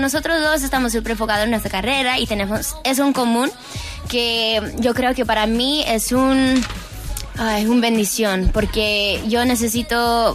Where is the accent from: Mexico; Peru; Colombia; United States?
Mexico; como mexicana de corazón y de sangre